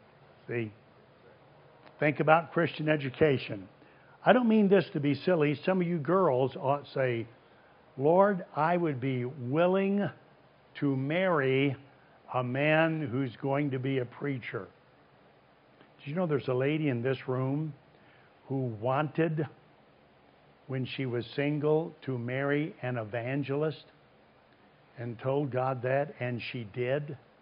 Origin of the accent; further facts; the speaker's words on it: Illinois, United States; born there; I was born in Illinois. Don't tell anybody, but I was born in Illinois.